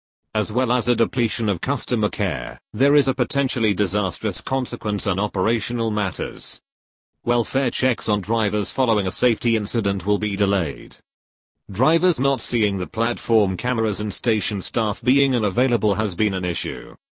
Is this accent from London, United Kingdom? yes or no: yes; London, United Kingdom; As a Londoner, I'm proud of my city, and as a commuter, I want to feel safe.